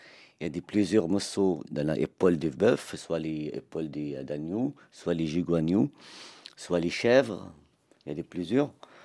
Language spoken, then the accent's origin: French; Nabatieh, Nabatieh Governorate, Lebanon; Je viens du sud du Liban, les villages jibchites, les villes, c'est des Nabatéyes.